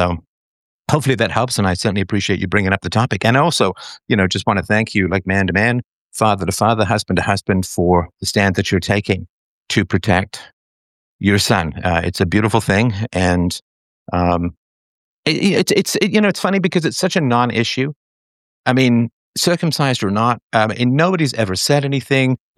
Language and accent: English; England, United Kingdom; also born or lived in Ireland; I lived in England from 1967 until 1977. I was born in Ireland, but I spent most of my early childhood in England.